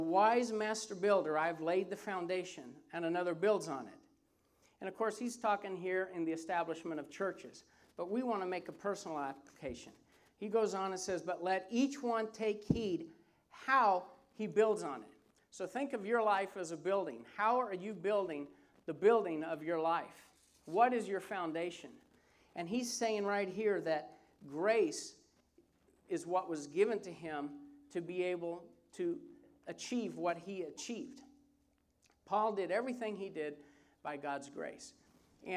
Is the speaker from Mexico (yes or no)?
yes; Mexico; also born or lived in Nicaragua / Costa Rica; I grew up in Mexico, 3 years in Mexico. I lived 11 years in Nicaragua after that, and 4 years in Costa Rica. So I don't know what that makes me, where I'm from. I'm kind of a mixed breed.